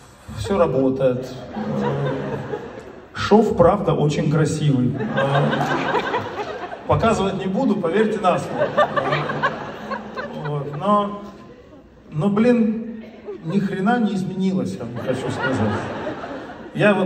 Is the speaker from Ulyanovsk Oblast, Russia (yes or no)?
no; Pyatigorsk, Stavropol Krai, Russia; вот я же с Кавказа, из Пятигорска